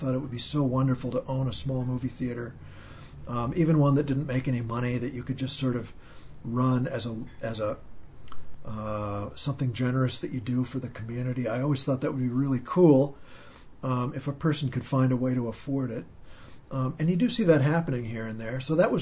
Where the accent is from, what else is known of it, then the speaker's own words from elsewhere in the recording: Minnesota, United States; Like I said, I grew up in Minnesota, but we only went west when we traveled.